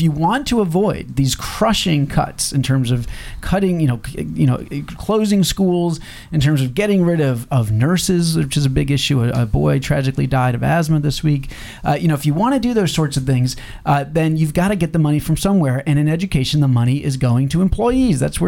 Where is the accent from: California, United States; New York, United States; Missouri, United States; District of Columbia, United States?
Missouri, United States; St. Louis; you should know that I grew up in St. Louis